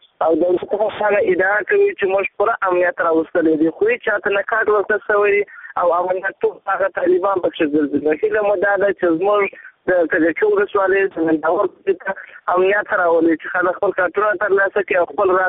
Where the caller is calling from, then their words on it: Helmand, Afghanistan; زه افغان یم او د هلمند ولایت څخه مې تاسو ته زنګ وهلی.